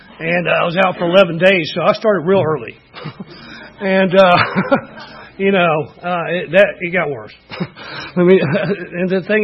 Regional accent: Atlanta, Georgia, United States; born there; I was born in Atlanta, Georgia, in 1966 in Georgia Baptist Hospital.

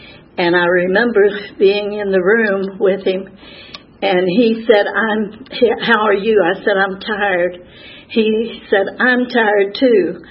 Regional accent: Newport News, Virginia, United States; I grew up in Newport News. My father worked in the shipyard there

